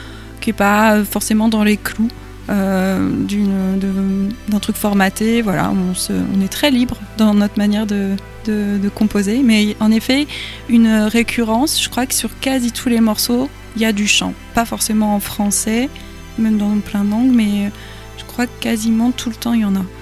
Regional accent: Pays de la Loire, France; On habitait dans un petit village, donc on allait à La Roche-sur-Yon. Moi, je suis de Vendée à l'origine.

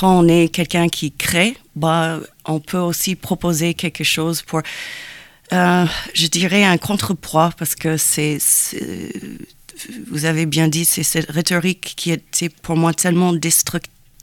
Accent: Tacoma, Washington, United States; born there; French is a second language; Je suis née à Tacoma, Washington, qui est à côté de Seattle. Mais je fais mes études à New York avec une école de danse de la compagnie Alvin Ailey.

